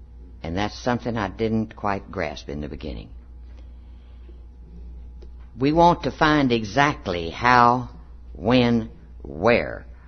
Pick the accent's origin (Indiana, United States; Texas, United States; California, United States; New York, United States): Texas, United States; And as a Texan, that's hard to get rid of. I had to really work on that, because we had been stationed all over the United States and all over the world, and they naturally, people naturally when you said you were born and raised in Texas